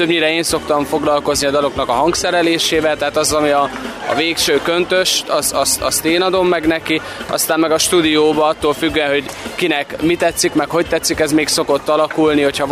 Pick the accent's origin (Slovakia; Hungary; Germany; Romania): Romania; Gheorgheni, Harghita; ami is kisváros, ahonnan jövünk, Gyergyószent Miklós